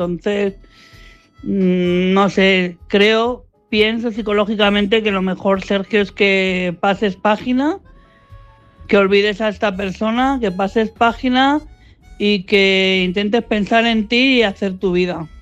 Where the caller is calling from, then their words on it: Madrid, Community of Madrid, Spain; de Madrid.